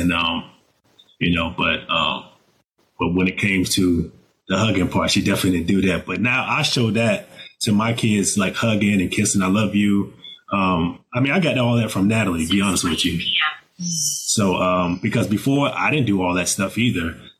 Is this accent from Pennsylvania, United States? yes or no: no; Dade City, Florida, United States; They were afraid to leave small town, my hometown, Dade City.